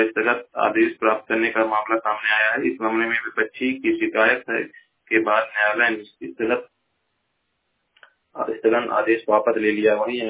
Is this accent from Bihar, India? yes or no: no; Maharajganj, Uttar Pradesh, India; मैं जिला महाराजगंज का निवासी हूँ।